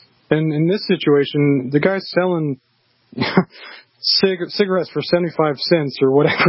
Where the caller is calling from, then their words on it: Dayton, Ohio, United States; In Dayton, Ohio.